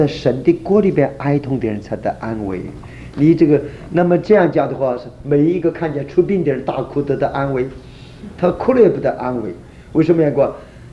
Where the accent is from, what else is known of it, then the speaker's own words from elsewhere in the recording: China; 好像我们中国人一听说舅舅来了，赶快这个场哈，大家一起哭起来了